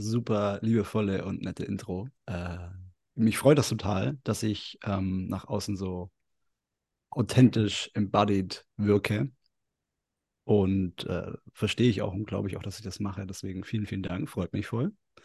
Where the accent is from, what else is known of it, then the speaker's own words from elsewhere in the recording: Lindau, Bavaria, Germany; Also ich komme aus Süddeutschland, bin da auch groß geworden, also eher aus dem oder vom Dorf und von der Natur, vom Bodensee. Also vielleicht kennt man Lindau, das ist direkt an der Grenze zu Österreich und Schweiz.